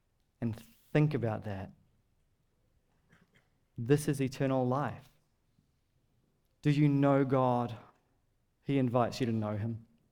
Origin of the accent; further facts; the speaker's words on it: New Zealand; Now I know that we're in an easy season as Kiwi Christians.